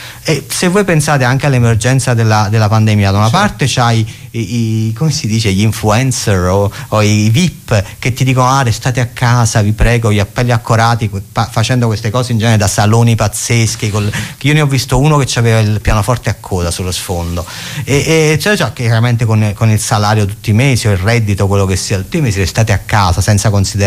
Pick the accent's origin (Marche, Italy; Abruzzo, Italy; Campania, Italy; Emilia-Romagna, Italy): Campania, Italy; Naples; io sono di Napoli, lo so che l'accento penserete che sono di Mestre, ma insomma invece sono di Napoli, e in effetti sai, tu vivi, nasci in un posto e quindi è chiaro che sei legata a quel posto